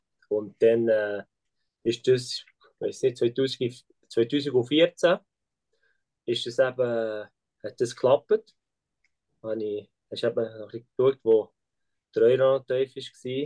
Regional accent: Switzerland; Ja, früher, aber weißt du, als Schweizer Spieler hast du die Maserati nur gesehen.

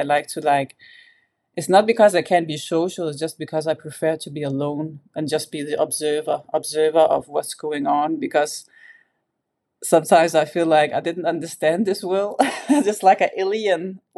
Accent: Denmark; My background is Palestinian, but I was born and raised in Denmark. And the first 10 years of my life, it was very Arabic, traditional way I was raised. And after I was 10 years old, it was more like modern, not so much religion

